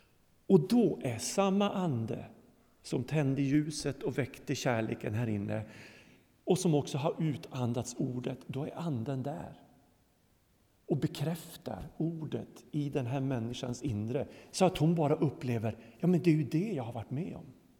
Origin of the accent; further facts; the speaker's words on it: Lapland, Sweden; i den lilla by där jag växte upp i Lappland.